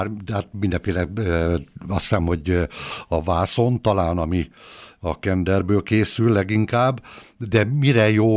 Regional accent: Hajdú-Bihar, Hungary; Ez Biharban, Komádi, ugye Komádi volt az a környék

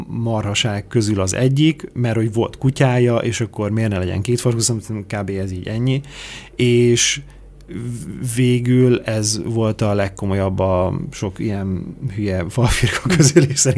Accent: Szeged, Csongrád-Csanád, Hungary; Amúgy az dolog érdekes, hogy én szegedi vagyok, én ott nőttem föl

